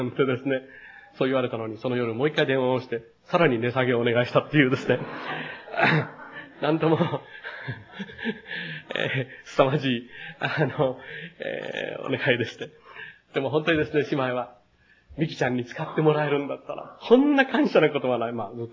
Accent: Takamatsu, Kagawa, Japan; 私の出身の高松の教会の、

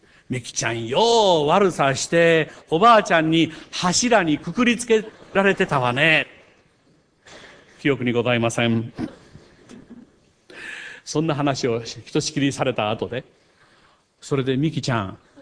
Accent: Kochi, Japan; 私たちの兄弟6人がみんな揃って高知に集まった時、みんなで自分たちが生まれ育った家を訪ねようということになって訪ねていったのです。

